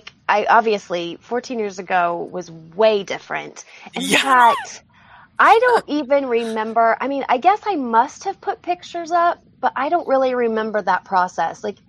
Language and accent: English; Ohio, United States; I'm from Ohio, and I'm a stay-at-home mom of three kids